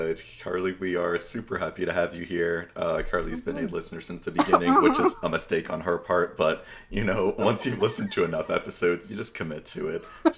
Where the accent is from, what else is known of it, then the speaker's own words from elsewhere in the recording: the South, United States; No, I am from the South, and, like, the South is the most superstitious part of the country.